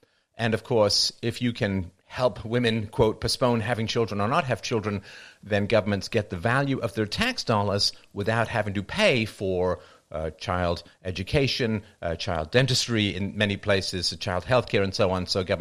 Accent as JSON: {"language": "English", "region": "London", "country": "United Kingdom", "tie": "born or raised there", "said": "I grew up in London"}